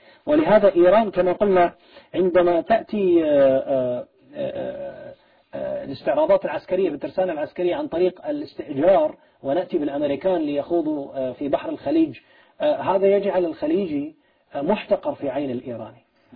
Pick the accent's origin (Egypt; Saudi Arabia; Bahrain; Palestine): Bahrain; وهذا ما حصل عندنا في البحرين عمليا